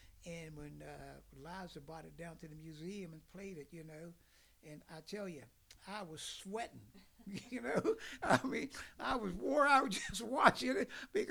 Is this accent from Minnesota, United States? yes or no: no; Osage, West Virginia, United States; I'm from Osage, and all these boys are from Morgantown High, you know. I'm kind of slangy